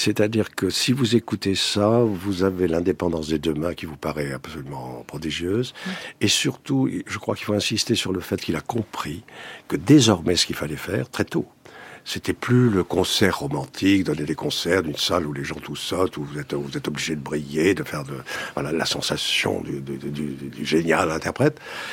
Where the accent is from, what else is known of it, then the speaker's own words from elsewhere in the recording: Bordeaux, Nouvelle-Aquitaine, France; born there; pourquoi je suis né à Bordeaux